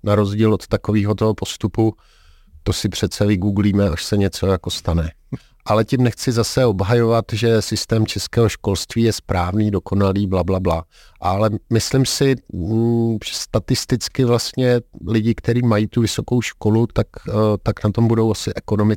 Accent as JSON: {"language": "Czech", "town": "Karlovy Vary", "region": "Karlovy Vary Region", "country": "Czechia", "said": "No, já jsem Karlovarák původně."}